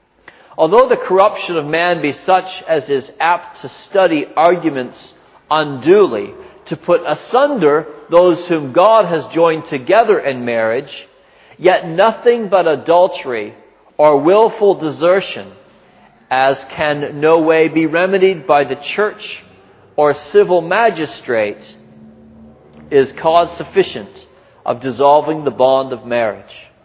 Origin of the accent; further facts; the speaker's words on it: Canada; On neutral ground as a Canadian, I will again make a wise decision, I hope.